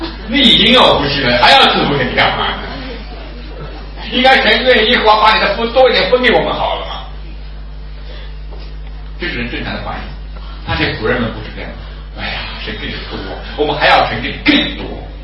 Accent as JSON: {"language": "Chinese", "country": "China", "said": "我们中国人去年的流行什么羡慕嫉妒恨，是不是啊？"}